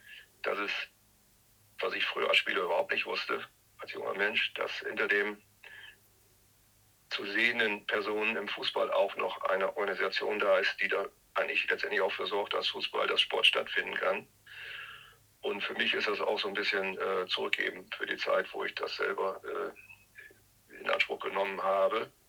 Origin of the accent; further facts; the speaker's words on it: Leer, Lower Saxony, Germany; Ja, ich bin ein Ostfriese geborener Leeraner oder Heißfelder. Bin mein ganzes Leben hier auch beruflich in Leer geblieben und fühle mich hier sauwohl.